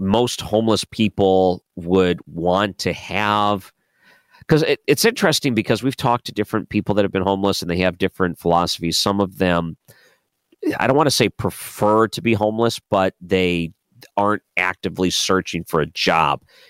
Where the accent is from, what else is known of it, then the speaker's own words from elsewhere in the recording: Michigan, United States; Yeah, I grew up in Michigan. It's 10 cents a can.